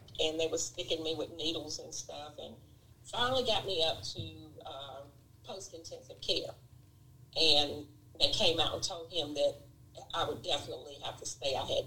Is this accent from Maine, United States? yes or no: no; North Carolina, United States; now in Gastonia, United States; I'm originally from Louisville, North Carolina. Moved to Gastonia, North Carolina after marrying